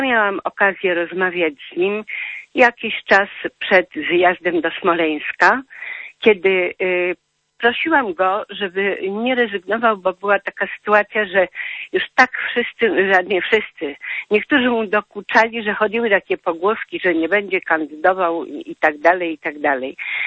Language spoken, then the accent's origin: Polish; Kraków, Lesser Poland, Poland; ja jestem rodowitą krakowianką, u nas nigdy nie było takiego chamstwa.